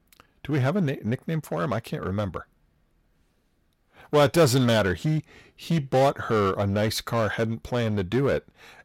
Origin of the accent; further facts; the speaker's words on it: New England, United States; I'm from New England, and we don't pronounce things quite right. We say wicked a lot, too.